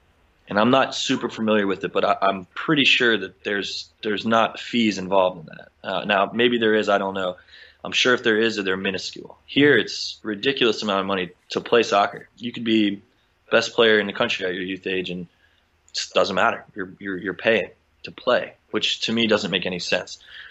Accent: United States; trust me as an American, kind of being in a foreign land.

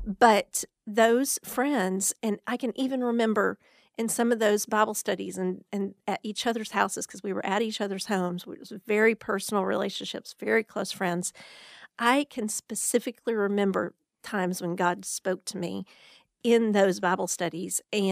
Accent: Waco, Texas, United States; I grew up in Waco, and my parents were obviously a Christian family

